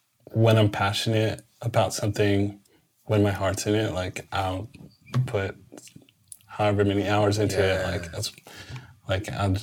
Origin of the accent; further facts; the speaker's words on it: Bay Area, California, United States; I'm born and raised in California, pretty much from the Bay Area. I was born to Salvadorian parents who migrated here in the 80s.